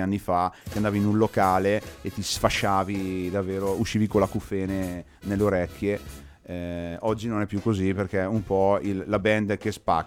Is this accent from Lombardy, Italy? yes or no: yes; Bergamo, Lombardy, Italy; Poi suoneremo nelle nostre parti di Bergamo